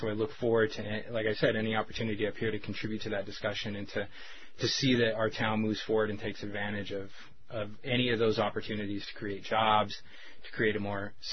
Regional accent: Wrangell, Alaska, United States; And I hope to do the same thing here in Wrangell, in my hometown.

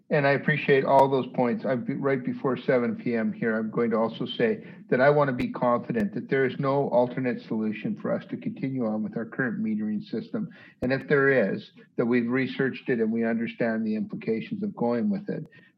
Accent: Canada; I come from Canada, and Remembrance Day is a national holiday in Canada.

